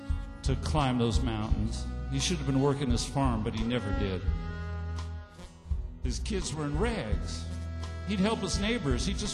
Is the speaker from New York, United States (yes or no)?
yes; Tarrytown, New York, United States; See, I was raised in Tarrytown, New York, right next to Irvington.